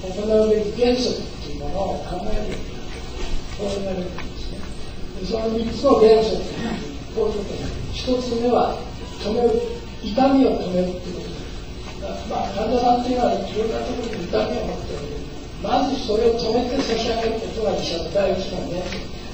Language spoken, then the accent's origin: Japanese; Hanamaki, Iwate, Japan; also born or lived in Tokyo; now in Kyoto, Japan; 京都生活は20代でありますが、それ以前は東京におりました。私のふるさとは岩手県の花巻というところ、東北の出身でございます。